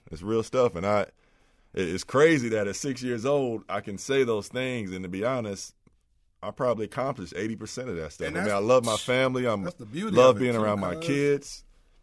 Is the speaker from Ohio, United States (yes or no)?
yes; Trotwood, Ohio, United States; they did a kind of a story on me and my family growing up in Trotwood, Ohio. And they went and spoke to my mother back home